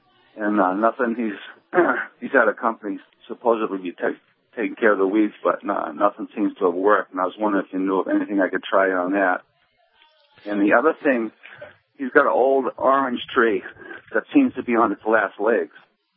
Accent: Worcester, Massachusetts, United States; I'm from Worcester, Mass. I'm down visiting my dad in near Sarasota.

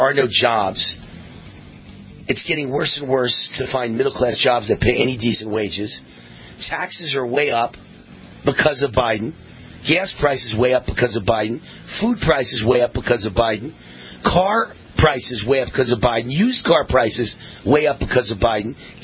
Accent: New York, United States; Sadly, Trump and I could be twin brothers. We're both from New York

